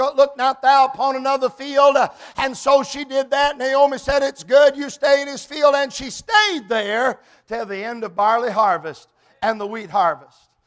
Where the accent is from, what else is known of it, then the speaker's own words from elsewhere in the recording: Michigan, United States; And as we used to say when I was growing up in Michigan, he's got first dibs.